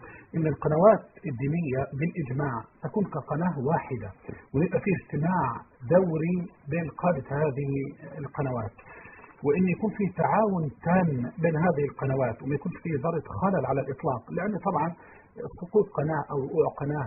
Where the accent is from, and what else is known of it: Egypt